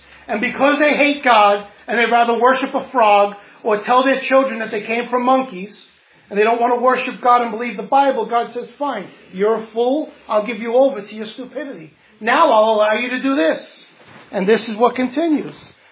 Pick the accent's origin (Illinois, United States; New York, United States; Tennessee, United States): New York, United States; Wow, this guy is from New York. Yeah, I'm from New York. Yes, I'm a minister of the gospel.